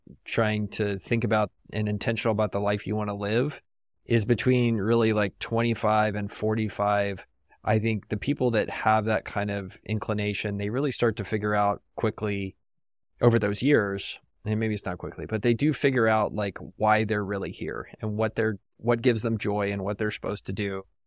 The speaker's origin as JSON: {"language": "English", "town": "San Antonio", "region": "Texas", "country": "United States", "tie": "born or raised there", "said": "like growing up in San Antonio, you grow up learning how to sweat"}